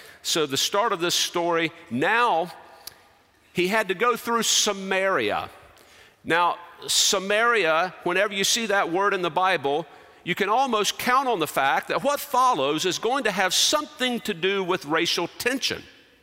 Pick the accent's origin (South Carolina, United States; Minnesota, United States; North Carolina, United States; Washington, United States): North Carolina, United States; Winston-Salem; In North Carolina, just a little distance outside of my hometown, Winston-Salem, up in the mountains is a country club called Roaring Gap Country Club